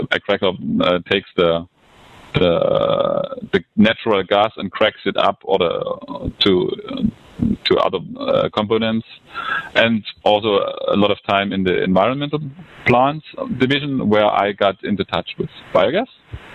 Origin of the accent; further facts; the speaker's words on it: Dresden, Saxony, Germany; I was born 1968 in Dresden. That's a city of 500,000 people in the former communist East Germany.